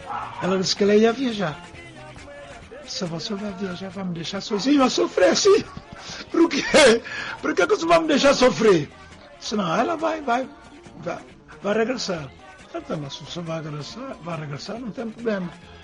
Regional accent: São Tomé & Príncipe; Eu gosto de todas, para mim, que eu sou santomense, sou feijão com arroz, eu gosto de todas.

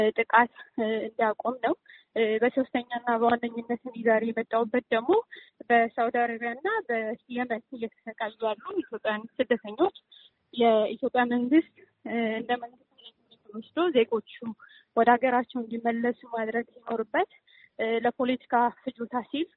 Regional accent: Tigray, Ethiopia; ትግራይ ህገ መንግስታዊ መብትን ተጠቅሞ የሚፈልገውን መንግስት የመሾም የመምረጥ መብት እንዳለው እኔም እንደ ትግራይ ተወላጅ እሱም ደግፌ እዚህ ተገኝቻለሁ።

